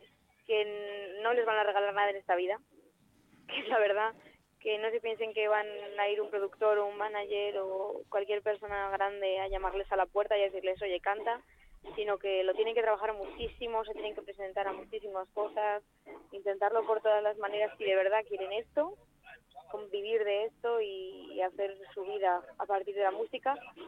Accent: Sos del Rey Católico, Aragon, Spain; O a mi pueblo, que es Tos, del Rey Católico, y vamos, yo ya ahí soy la más feliz del mundo.

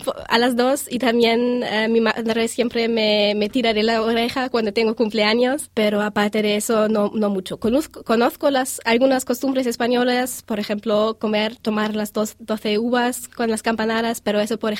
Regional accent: Germany; accent: German; Spanish is a second language; yo siempre hablo alemán en casa y por eso tengo un acento bastante grave del alemán, como se oye.

